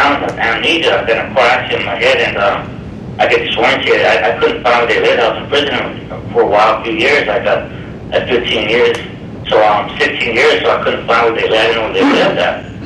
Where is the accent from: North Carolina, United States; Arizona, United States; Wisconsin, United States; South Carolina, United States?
Arizona, United States; Phoenix; I stand on 20th Street in Indian School. I'm from the East Phoenix area.